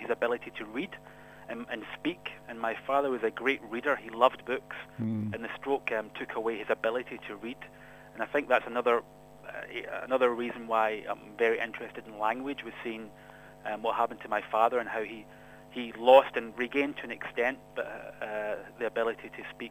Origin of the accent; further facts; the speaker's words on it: Scotland, United Kingdom; When I was obviously born and brought up in Scotland, but when I was living there, I tended to look outwards actually for reading.